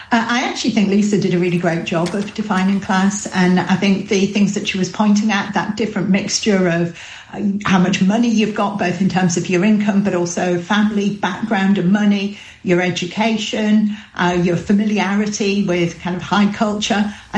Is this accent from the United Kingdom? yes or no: yes; Middlesbrough, North East England, United Kingdom; I grew up in Middlesbrough, one of five kids.